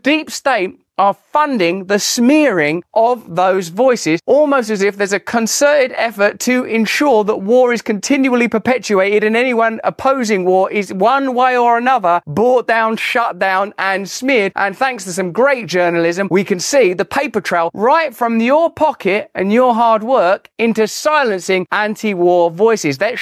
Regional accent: England, United Kingdom; I'd stay out of it. I'm English.

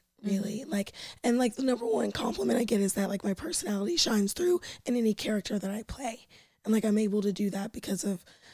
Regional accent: Bible Belt, United States; Like, I grew up in the Bible Belt.

